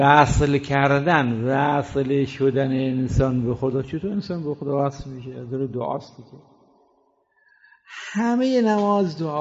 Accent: Iran; من از ایران اومدم.

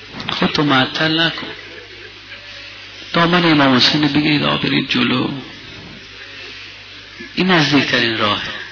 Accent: Iran; عرض کردم از ایران اومدم یه توشه معنوی به ما بده

